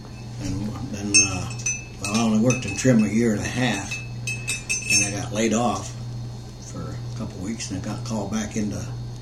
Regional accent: Battle Creek, Michigan, United States; born there; I was born in Battle Creek. I was raised all over. Folks moved a lot.

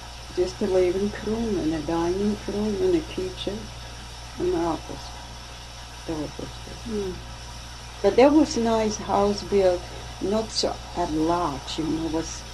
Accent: Essen, North Rhine-Westphalia, Germany; English is a second language; moved away; I came from Germany.

